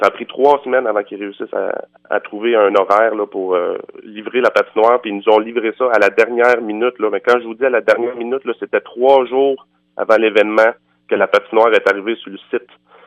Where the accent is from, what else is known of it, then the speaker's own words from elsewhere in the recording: Montreal, Quebec, Canada; now in Sainte-Françoise, Canada; Moi, je viens de Montréal, en fait.